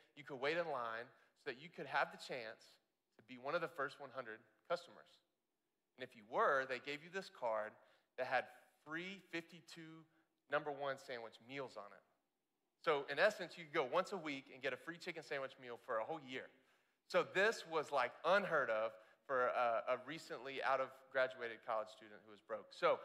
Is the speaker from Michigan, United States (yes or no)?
no; Florida, United States; I'm from Florida, so 54 is really cold.